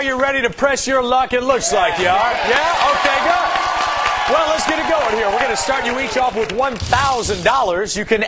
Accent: Wisconsin, United States; I'm from Wisconsin.

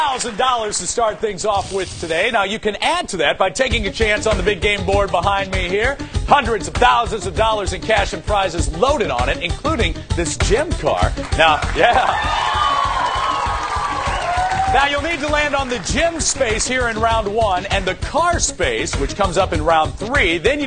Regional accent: St. Louis, Missouri, United States; Cynthia, we come to you from my hometown of St. Louis, Missouri.

